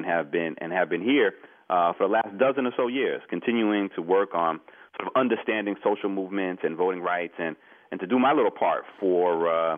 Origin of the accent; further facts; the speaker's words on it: Crown Heights, New York, United States; Crown Heights.